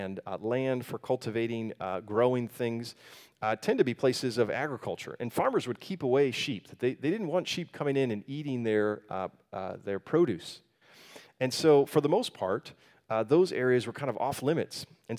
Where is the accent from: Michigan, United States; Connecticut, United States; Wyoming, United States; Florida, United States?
Florida, United States; I'm from Florida cattle country.